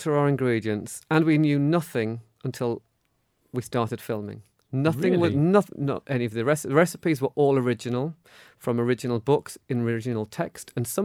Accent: United Kingdom; it is our love as British people from over 500 years, the joy of sweet things.

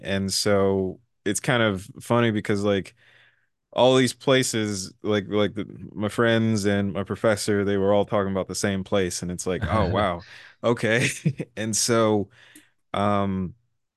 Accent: Houston, Texas, United States; Well, for me, I was from Houston

